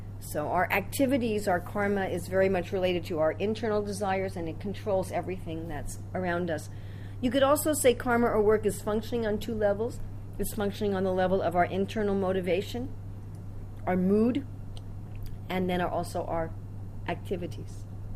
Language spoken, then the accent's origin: English; United States; So like in this life, I'm a white American woman. Did you say I was from America? They all figured that out after 5 minutes of my accent